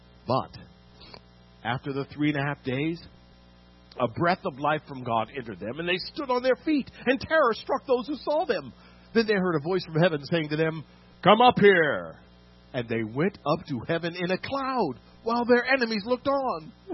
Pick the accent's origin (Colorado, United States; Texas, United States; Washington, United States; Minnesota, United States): Washington, United States; Gig Harbor; moved away as an adult; now in Los Angeles, United States; I'm from Gig Harbor, Washington, a small town in Seattle. I went to dramatic arts program in Washington State University and moved down to Los Angeles to seek fame and fortune in film.